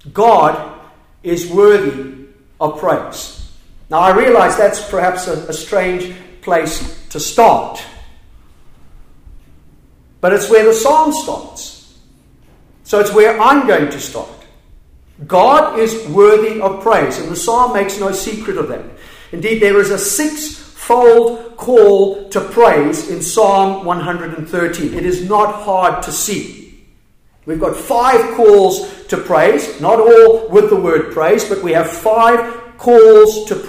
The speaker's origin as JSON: {"language": "English", "country": "Zimbabwe", "tie": "born there", "also_born_or_lived": "Southern Africa", "said": "You can tell I'm an Antipodean. I'm actually Southern African. Not South African, I was born in Zimbabwe."}